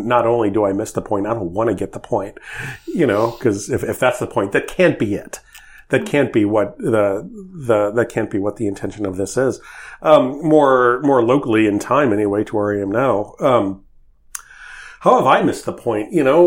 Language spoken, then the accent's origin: English; St. Louis, Missouri, United States; shortly after 9/11 in 2001, there was in my hometown of St. Louis.